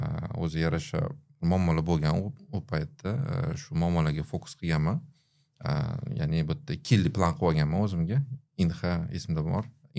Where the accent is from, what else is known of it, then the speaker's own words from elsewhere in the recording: Tashkent, Uzbekistan; born there; Hozir endi o'sha 86 yil tug'ilganman Toshkentda. Oddiy shu injener, muhandis va vrach oilasida.